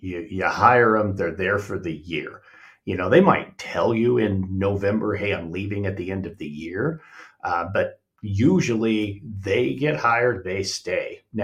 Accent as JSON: {"language": "English", "region": "Wyoming", "country": "United States", "tie": "born or raised there", "said": "In the state of Wyoming, my home state, having a conversation with an HR director at a district I worked at recently in Wyoming"}